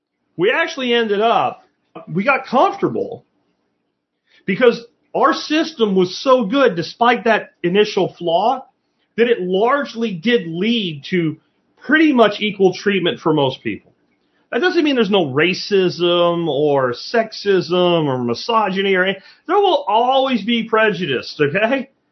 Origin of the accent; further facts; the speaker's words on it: Pennsylvania, United States; these Irish roots in America go back way, way back to like the time of like the Molly Maguires, where I grew up in Pennsylvania, about that.